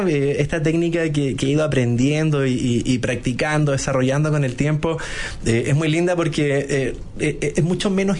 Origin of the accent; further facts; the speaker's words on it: Temuco, Araucanía, Chile; also born or lived in Los Ángeles; chileno, 37 años, casado, dos hijos. Soy de Temuco, del sur de Chile. Nací en Los Ángeles, pero me crié en Temuco.